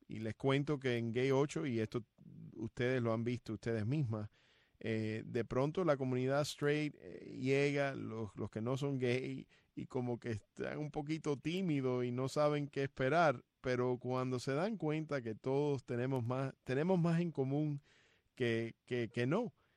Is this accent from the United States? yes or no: yes; Hialeah, Florida, United States; Además, yo soy de Hialeah, como mencioné al principio.